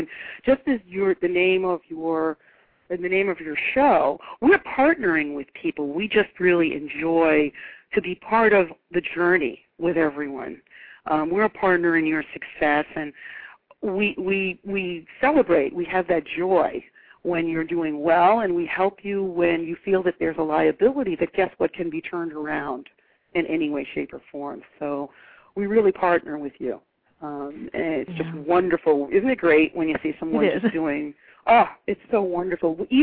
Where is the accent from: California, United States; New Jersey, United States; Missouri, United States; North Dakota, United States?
Missouri, United States; I said, well, I'm from Missouri. You're going to have to show me